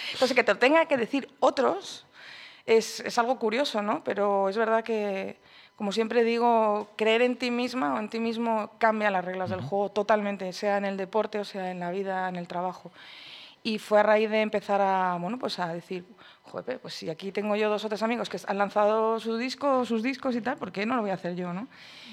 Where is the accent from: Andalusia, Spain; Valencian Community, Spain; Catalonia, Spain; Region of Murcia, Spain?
Valencian Community, Spain; Alicante; also born or lived in Madrid; Y yo, a raíz de dejar Madrid y volver a mi tierra, que es Alicante